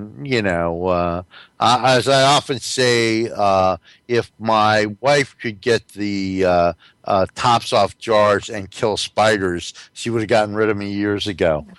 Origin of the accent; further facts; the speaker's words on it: New Jersey, United States; I'm from North New Jersey.